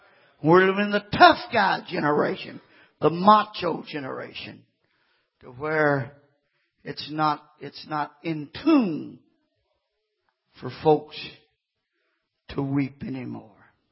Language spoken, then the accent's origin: English; Kentucky, United States; I was raised again in Kentucky, and there's one group of folks in Kentucky that they wouldn't even say the word pride.